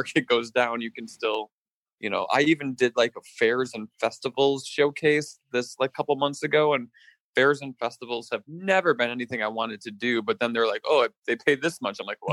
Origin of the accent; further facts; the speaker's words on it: Wisconsin, United States; Hey, man, I'm from Wisconsin, I'm okay with hay.